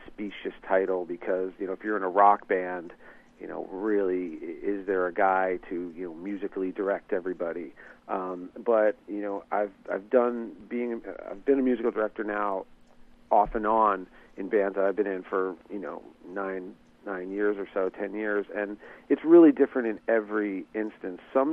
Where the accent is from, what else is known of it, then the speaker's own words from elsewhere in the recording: New Jersey, United States; growing up in South Jersey, you know, right across the bridge from Philly, you know … was a big thing at the time